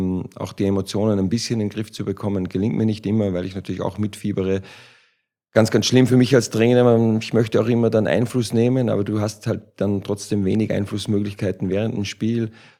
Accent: Austria; now in Frankfurt, Germany; Ich als Ösi in Frankfurt

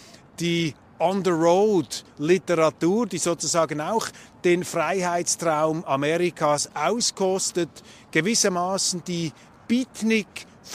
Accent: Switzerland; Und für mich als Schweizer hat die Stadt Los Angeles einen ganz speziellen Reiz, eben weil sie so anders ist als alles, was wir in Europa kennen.

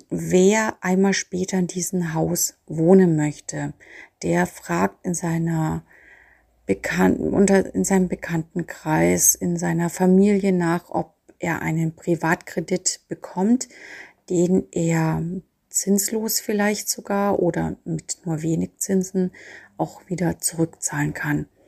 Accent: Nuremberg, Bavaria, Germany; So sehr wir als Nürnberger es auch empfinden, dass die Stadt immer teurer geworden ist

